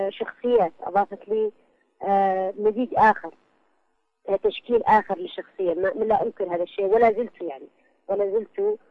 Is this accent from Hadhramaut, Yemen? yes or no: no; Aden, Yemen; also born or lived in Sanaa; فأنا ولدت في إيدز و نشأت طفولتي في عدن، وشبابي يعني نقول أيام المراهقة كانت في إدس أيضا، وأكملتها بصنعاء.